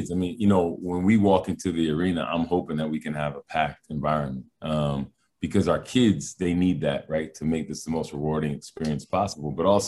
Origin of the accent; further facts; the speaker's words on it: Massachusetts, United States; You know, I grew up in Massachusetts.